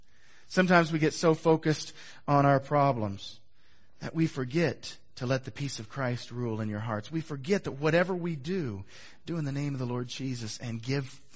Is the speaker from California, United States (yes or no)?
no; Missouri, United States; I grew up in Northwest Missouri. I went to college in Northwest Missouri. And I was working as a chemist in Kansas City.